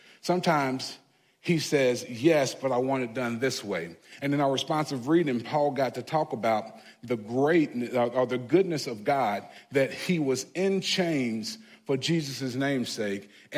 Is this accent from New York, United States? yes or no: no; Lexington, Kentucky, United States; told people I was from Lexington, Kentucky.